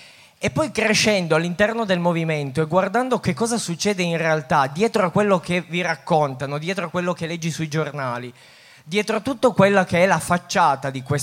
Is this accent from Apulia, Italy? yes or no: no; Piedmont, Italy; io sono nato e cresciuto in Valsusa